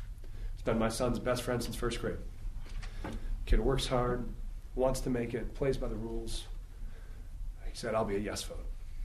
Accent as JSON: {"language": "English", "town": "Vail", "region": "Colorado", "country": "United States", "tie": "born or raised there", "said": "I grew up in Vail, and so my family's been on the Western Slope for about 40 years."}